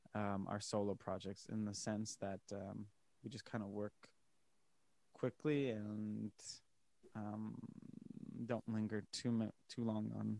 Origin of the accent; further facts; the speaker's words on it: Manitoba, Canada; I'm from Manitoba, and I was playing a hometown show